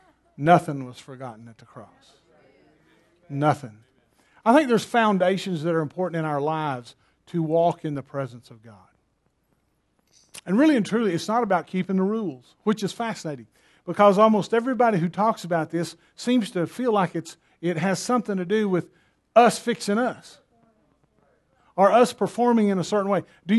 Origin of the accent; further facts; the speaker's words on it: the South, United States; I get hungry for things. I was raised in the South. Oh, hallelujah. And we were a poor family, and I don't mean lower income, I mean poor.